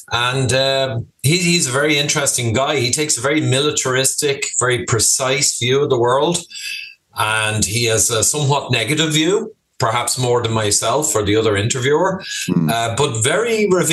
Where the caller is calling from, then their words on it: Dublin, Leinster, Ireland; Oh, yeah. Hi there, Paul. No, just back in Dublin, Ireland.